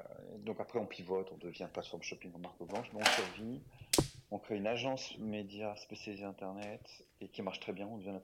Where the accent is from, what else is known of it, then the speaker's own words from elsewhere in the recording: France; accent: French; J'avais toujours mon accent français pourri.